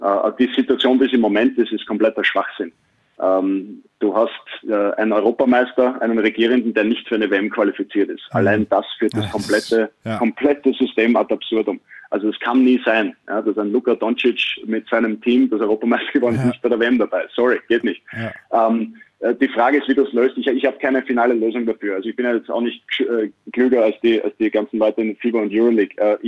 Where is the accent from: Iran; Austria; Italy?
Austria; als Österreicher bist du in keinem Duell Favorit